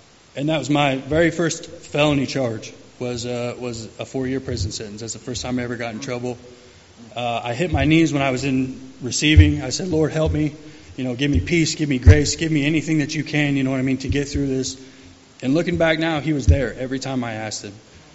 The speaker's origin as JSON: {"language": "English", "town": "Beerstown", "region": "Illinois", "country": "United States", "said": "So I grew up fairly well. I'm from Beerstown, Illinois. Actually, it's just right down the river from Peoria."}